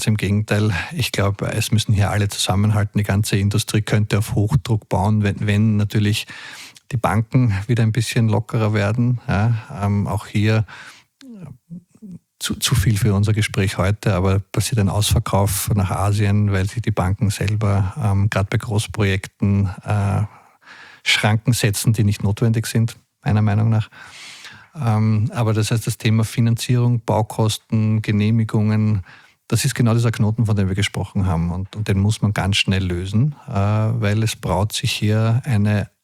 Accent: Vienna, Austria; wie man uns schwer hört, bin ich Wiener.

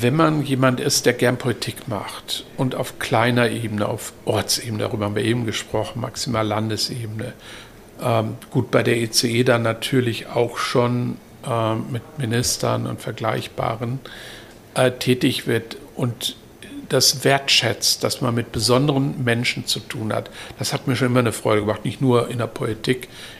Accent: Hamburg, Germany; Ich habe auch gute Freunde bei den Grünen schon immer gehabt, hier auch als Hamburger.

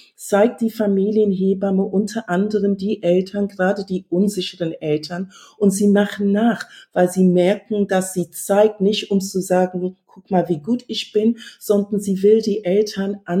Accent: England, United Kingdom; German is a second language; ich bin Engländerin

